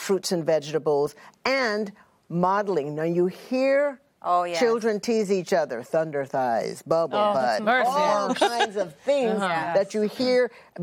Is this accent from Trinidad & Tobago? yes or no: yes; Trinidad & Tobago; we all live in certain cultures, and I'm Trinidadian.